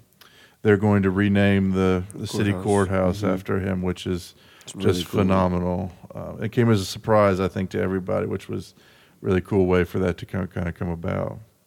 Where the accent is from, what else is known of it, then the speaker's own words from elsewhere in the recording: Charlottesville, Virginia, United States; You know, growing up in Charlottesville, there was always a bit of fascination with the Roanoke Zoo.